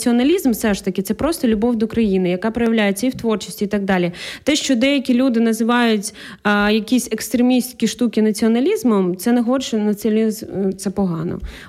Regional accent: Izmail, Odesa Oblast, Ukraine; born there; Ukrainian is a second language; Я народилася в Одеській області в місті Ізмаїл. Я почала спілкуватися українською мовою так більш-менш вільно, буквально декілька років як.

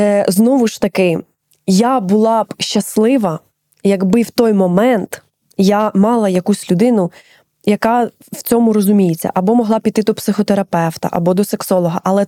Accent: Cherkasy, Cherkasy Oblast, Ukraine; accent: surzhyk; я з Черкас, у нас просто суржик.

